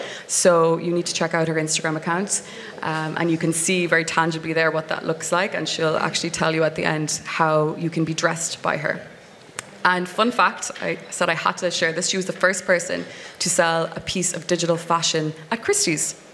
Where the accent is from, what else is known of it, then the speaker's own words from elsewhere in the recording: Ireland; I'm Irish, if you couldn't tell from my accent.